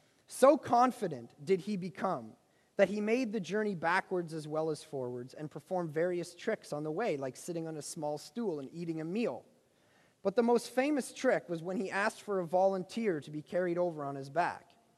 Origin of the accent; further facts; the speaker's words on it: Ontario, Canada; See, I'm from Ontario, so Niagara Falls is just kind of like everyone's been there, everyone's done it.